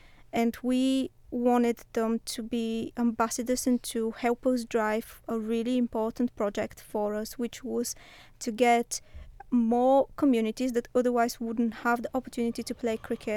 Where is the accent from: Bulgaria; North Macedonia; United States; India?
Bulgaria; now in United Kingdom; I'm originally from Bulgaria.